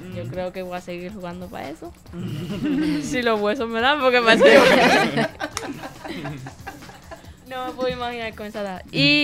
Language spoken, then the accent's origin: Spanish; Utuado, Puerto Rico; cuando yo digo que soy de Utuado en San Juan o en otro lugar, me dice...